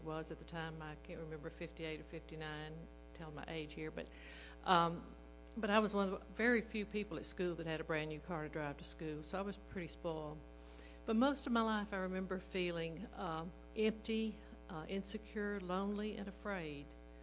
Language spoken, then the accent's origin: English; Fredericksburg, Texas, United States; I am from Fredericksburg, Texas, Michaela. And Texas is so good.